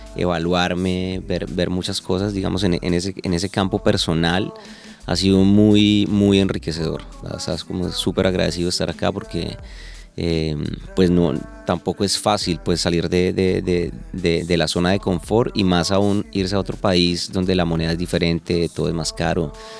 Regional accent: Tunja, Boyacá, Colombia; born there; Yo nací en Tunja

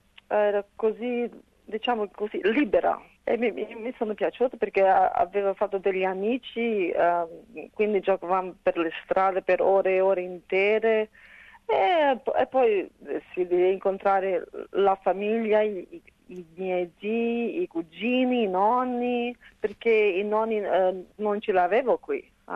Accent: Australia; sono cresciuta qui in Australia e parlo l'inglese tutto il giorno, però l'italiano fa parte della mia identità, il dialetto fa parte della mia identità.

